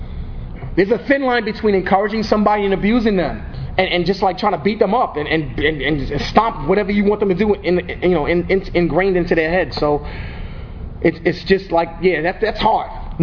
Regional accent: New York, United States; now in Suffolk County, United States; because I'm from Nassau, my whole recovery started in Nassau, but I live out in Suffolk County now on an island

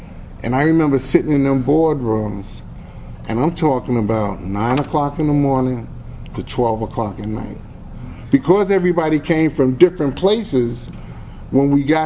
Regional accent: New York, United States; And I'm from New York.

